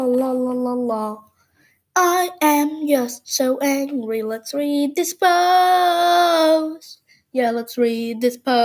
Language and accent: English; Wales, United Kingdom; first language Welsh; English is a second language; now in Cardiff, United Kingdom; So naturally, I'm much more comfortable speaking my native language, Welsh. Now, because I wasn't content to be a farmer or a primary school teacher, I moved down south and ended up in Cardiff